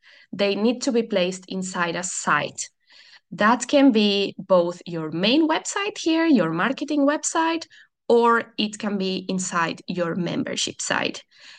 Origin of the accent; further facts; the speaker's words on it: Barcelona, Catalonia, Spain; first language Catalan; English is a second language; My first language is actually Catalan. I'm from Barcelona, from a small region in Spain. So that's my first language. And then I also speak Spanish as my mother tongue because we speak both there. And then here, obviously, English and Portuguese as well.